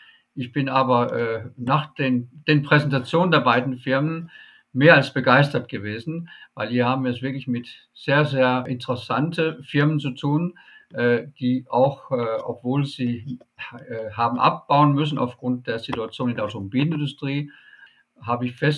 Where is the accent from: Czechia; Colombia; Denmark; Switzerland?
Denmark; now in Germany; Ich bin waschechter Däne